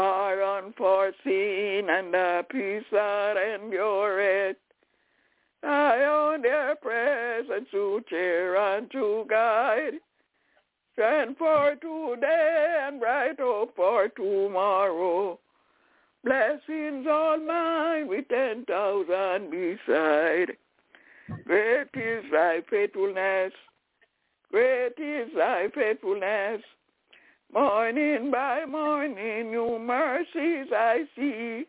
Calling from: Albany, New York, United States; I'm calling from Albany, New York.

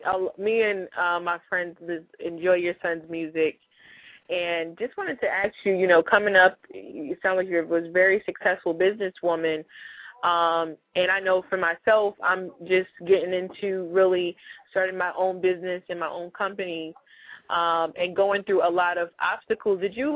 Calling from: Plainfield, New Jersey, United States; I'm from the Plainfield, New Jersey area.

